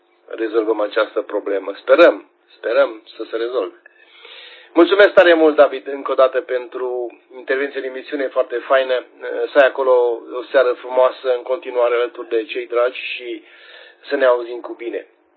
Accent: Transylvania, Romania; Un oraș superb, un oraș transilvan care ne face mândri că suntem ardeleni.

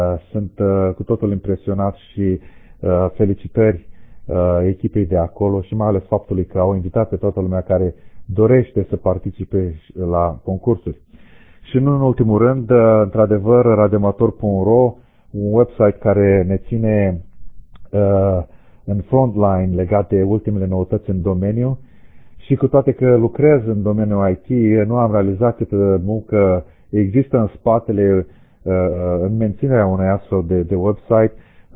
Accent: Romania; mă face fericit să spun că sunt român.

